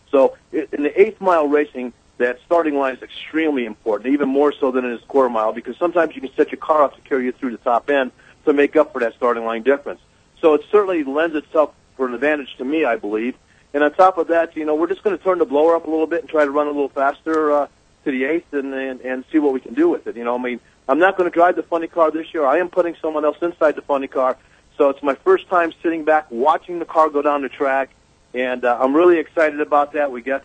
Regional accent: Chicago, Illinois, United States; I grew up in Chicago, Illinois, and I just knew all my life.

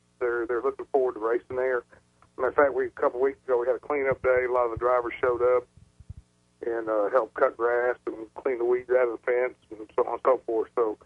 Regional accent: Atlanta, Georgia, United States; Yeah, I grew up in Atlanta, and my first foray into racing was actually selling newspapers at Atlanta Motor Speedway back in 64 when it was new.

